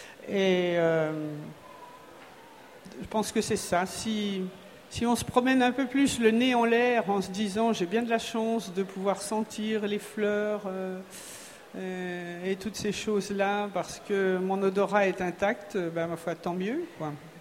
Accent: Bourgogne-Franche-Comté, France; born there; Alors moi, je suis né en Bourgogne, j'habite dans le Beaujolais.

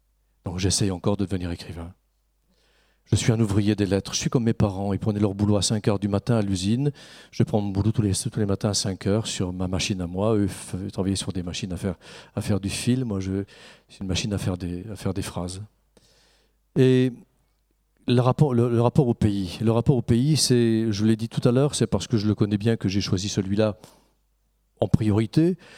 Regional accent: Grand Est, France; On parle en permanence, chez nous en Lorraine, de la bagarre entre Metz et Nancy

